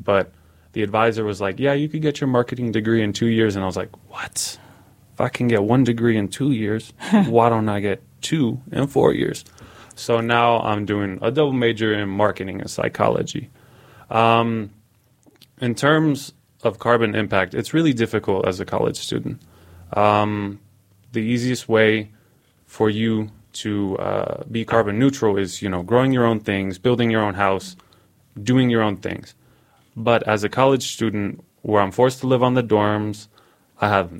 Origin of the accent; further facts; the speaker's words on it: Martinez, California, United States; Well, so I come from California, a small little town called Martinez, about 30 minutes from any of the big cities such as San Francisco or Oakland.